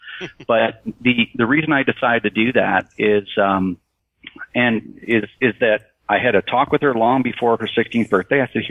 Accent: Canada; I'll make that brief, but I am a Canadian.

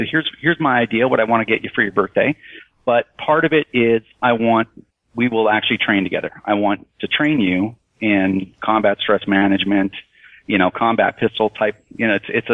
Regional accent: Canada; I'll make that brief, but I am a Canadian.

